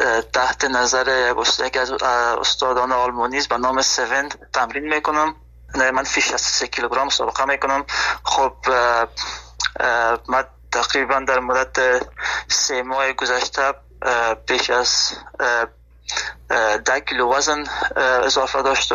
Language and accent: Persian; Afghanistan; now in Germany; به خاطر می هدف خود از افغانستان آلمان آمدم